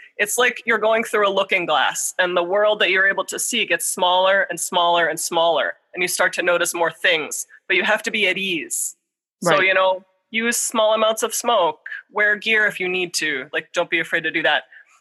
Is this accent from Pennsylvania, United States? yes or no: no; Florida, United States; born there; other than possibly just the fact that I was born in Florida.